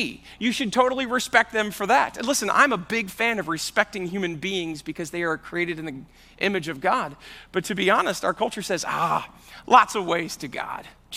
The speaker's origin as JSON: {"language": "English", "region": "Midwest", "country": "United States", "tie": "born or raised there", "said": "I grew up in the Midwest."}